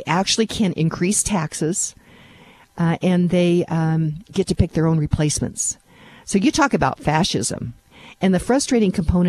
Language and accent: English; Lone Tree, Colorado, United States; this first 55% sales tax increase in my hometown of Lone Tree, Colorado.